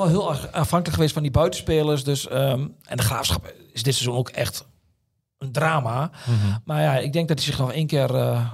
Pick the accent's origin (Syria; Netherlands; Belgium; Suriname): Netherlands; Overijssel; Ik ben een tukker puur zang.